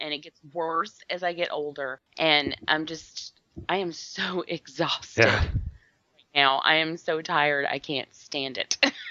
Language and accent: English; Atlanta, Georgia, United States; I'm a woman and I'm from Atlanta.